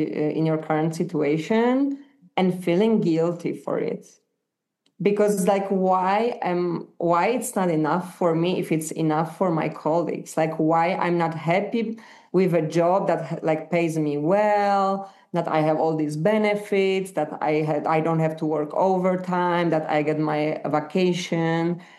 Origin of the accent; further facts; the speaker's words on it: Poland; English is a second language; now in Colombia; So I'm from Poland. I live in Colombia currently.